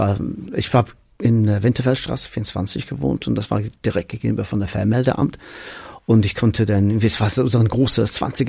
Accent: Manchester, North West England, United Kingdom; German is a second language; ich komme aus Manchester, aus dem Council House, ja, so Sozialbauwohnung.

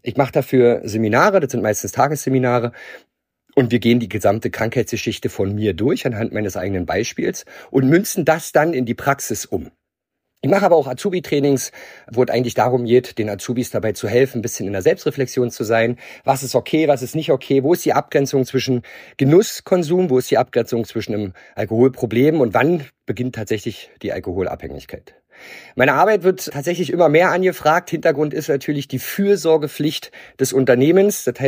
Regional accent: Brandenburg, Germany; aber natürlich nicht gebürtig, das wird man hören, dialektmäßig. Ich komme aus Übersweide, das liegt in der Nähe von Brandenburg.

